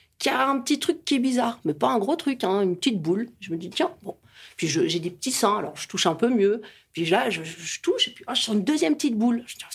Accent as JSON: {"language": "French", "region": "Brittany", "country": "France", "lives_now": "Villard-de-Lans, France", "said": "je vis à Villard-de-Lans dans la montagne, mais je suis originaire de Bretagne."}